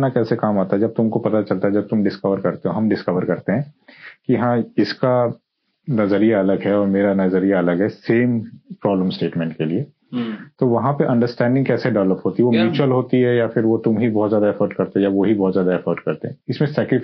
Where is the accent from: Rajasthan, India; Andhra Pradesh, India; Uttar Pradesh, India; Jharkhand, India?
Rajasthan, India; Love marriage भी, और वो मेरी वाइफ पंजाब से और मैं राजस्थान से हूँ।